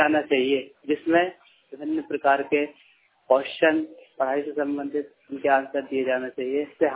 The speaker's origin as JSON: {"language": "Hindi", "town": "Vidisha", "region": "Madhya Pradesh", "country": "India", "said": "और मैं जिला विदिशा से हूँ।"}